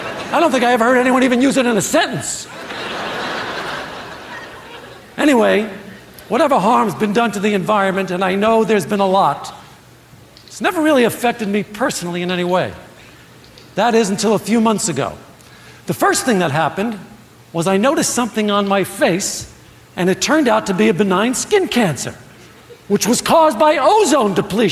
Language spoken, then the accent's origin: English; Brooklyn, New York, United States; Let me give you some background. I grew up in Brooklyn.